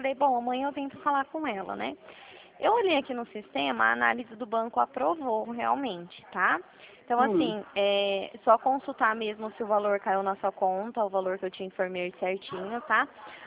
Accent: São Paulo, Brazil; eu sou aqui da região de Prudente

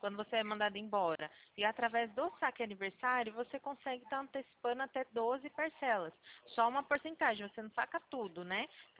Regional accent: São Paulo, Brazil; Eu sou do interior de São Paulo.

